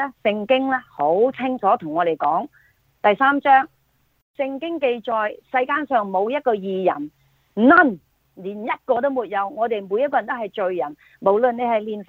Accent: Taishan, Guangdong, China; now in United States; 因为我喺台山长大，我爸爸妈妈父母都系曾经拜观音、关公，我哋移民嚟到美国，感谢上帝有机会认识主，从此我哋全家都信耶稣吓。

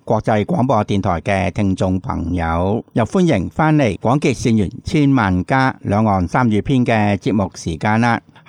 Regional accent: Hong Kong; 美国人同我哋香港人啦，唔好讲其他人，有咩嘅分别咧？咁样，我哋香港人会储钱嘅

